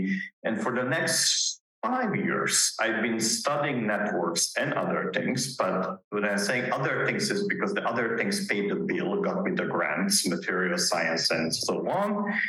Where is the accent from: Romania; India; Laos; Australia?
Romania; Transylvania; English is a second language; also born or lived in Budapest; now in United States; I'm Hungarian from Transylvania. It does exist, right? It's part of Romania. And I did much of my schooling there, with the exception of a few years here in Budapest, where I finished my master's and then moved to the U.S.